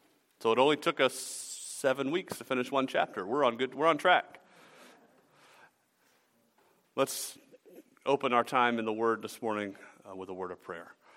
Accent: the South, United States; Which, by the way, I'm from the South.

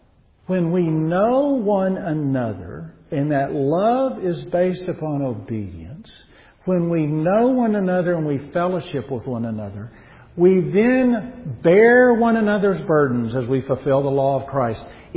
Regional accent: Texas, United States; born there; Now, I was born out in West Texas.

